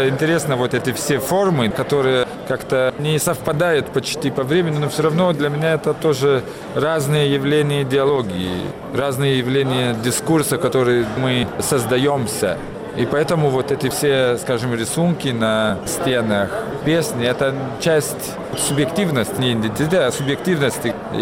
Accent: Lithuania; Потому что я сам из Литвы

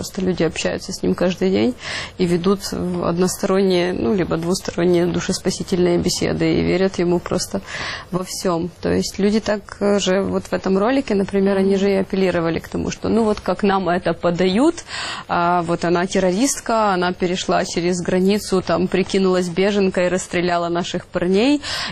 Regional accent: Ukraine; как каждый нормальный украинец, конечно же

